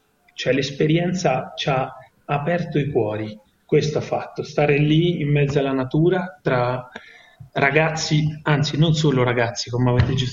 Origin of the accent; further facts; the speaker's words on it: Assisi, Umbria, Italy; Sono, sono umbro, sono nato ad Assisi.